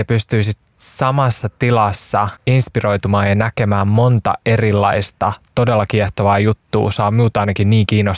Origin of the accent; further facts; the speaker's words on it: Imatra, South Karelia, Finland; born there; Eli mun synnyinkaupunki Imatralle.